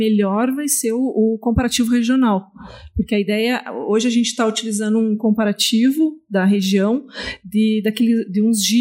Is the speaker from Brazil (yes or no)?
yes; Londrina, Paraná, Brazil; Então, por exemplo, sou lá de Londrina.